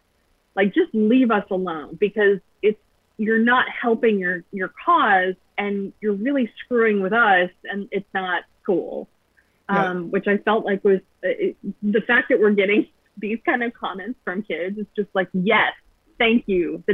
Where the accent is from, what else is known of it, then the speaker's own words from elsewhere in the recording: United States; I'm an American.